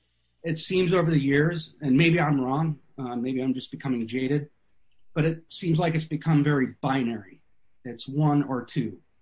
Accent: Michigan, United States; also born or lived in Montana; So, in the interest of full disclosure, I moved here in 1996. I'm originally from Michigan. I went to college in Montana.

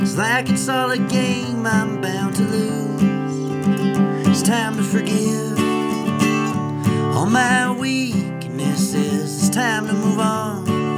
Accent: Louisville, Colorado, United States; I grew up in Louisville, which is just east of Boulder, a few miles.

